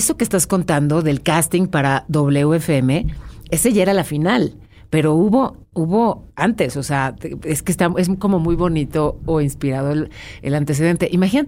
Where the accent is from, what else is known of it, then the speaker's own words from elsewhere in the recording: Mexico City, Mexico; Sí, sí, soy chilanga.